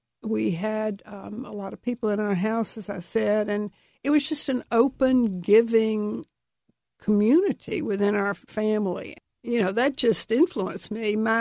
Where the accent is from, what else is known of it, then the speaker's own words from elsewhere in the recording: Atlanta, Georgia, United States; I grew up in Atlanta, and a lot of people had talked about Robert E. Lee a lot.